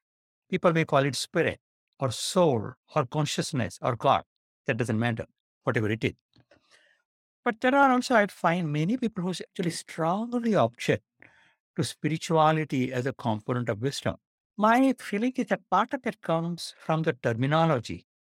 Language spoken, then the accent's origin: English; India; So I grew up in India.